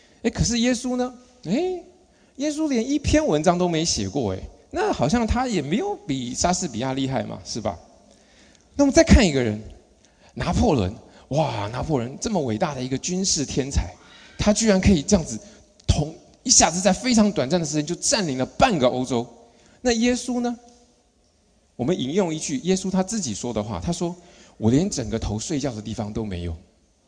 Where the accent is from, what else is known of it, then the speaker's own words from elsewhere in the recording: China; 我们讲我们中国人嘛